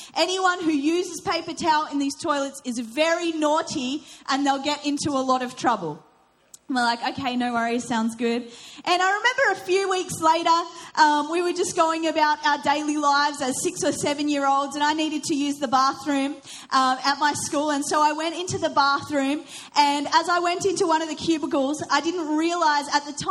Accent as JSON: {"language": "English", "country": "New Zealand", "tie": "born or raised there", "also_born_or_lived": "England", "said": "My father is Iranian. My mum is Irish. I was born in England and spent a lot of my childhood in New Zealand. So I was a very confused young child, didn't know where I was from. But I grew up in New Zealand"}